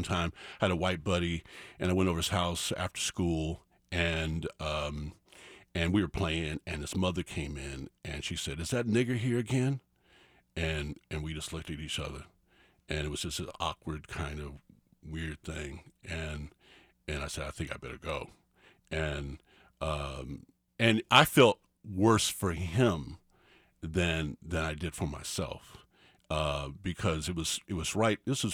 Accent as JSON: {"language": "English", "town": "Junction City", "region": "Kansas", "country": "United States", "tie": "born or raised there", "said": "I grew up in Junction City, an incredibly integrated neighborhood, diverse before the word was even around, really."}